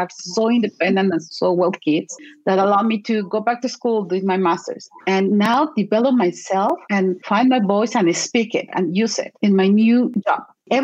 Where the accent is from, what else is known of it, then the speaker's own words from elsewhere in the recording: Mexico; accent: Mexican; English is a second language; Be okay with my accent, my Mexican accent in English.